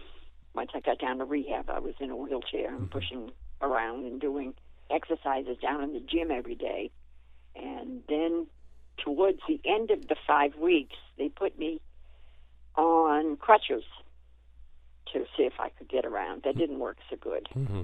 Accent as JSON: {"language": "English", "country": "United States", "accent": "Yankee", "said": "Again, maybe it's my Yankee accent. I don't know."}